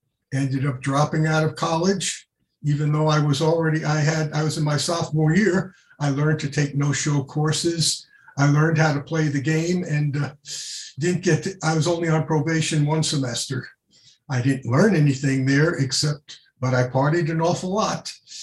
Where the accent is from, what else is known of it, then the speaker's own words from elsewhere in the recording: New York City, New York, United States; I grew up in New York City, and the drinking age there was 18.